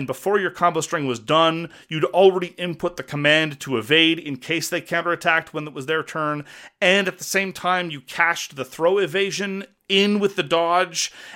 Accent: Montreal, Quebec, Canada; I come from Montreal, I come from French Canada.

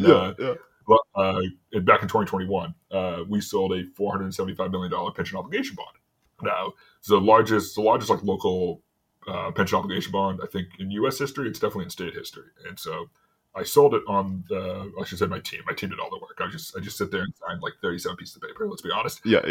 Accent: New England, United States; I'm from New England

